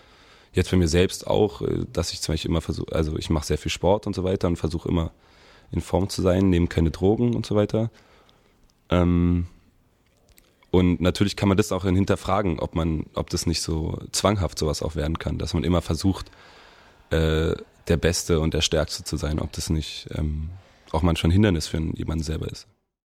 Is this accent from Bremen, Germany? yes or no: no; Berlin, Germany; born there; Ich bin in Berlin geboren und wohne dort auch, in Kreuzberg.